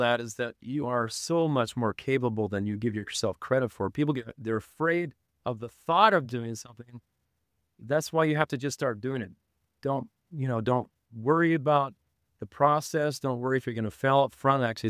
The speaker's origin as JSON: {"language": "English", "region": "Utah", "country": "United States", "tie": "born or raised there", "said": "No, I grew up in Utah."}